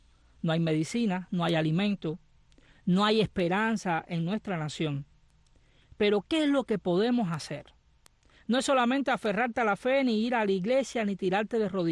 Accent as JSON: {"language": "Spanish", "country": "Cuba"}